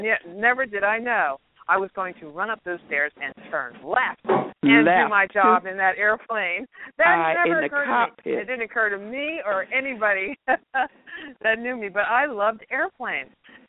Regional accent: North Wales, Pennsylvania, United States; Well, I'm from Pennsylvania. North Wales, Pennsylvania is a little town in Montgomery County, which is outside of Philadelphia.

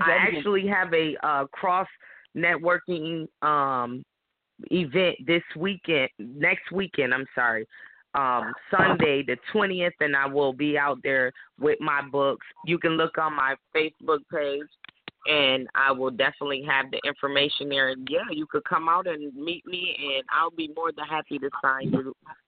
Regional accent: Rochester, New York, United States; Like, Team Rochester, I love New York in general, but I'm from The Rock, so that's what I rep.

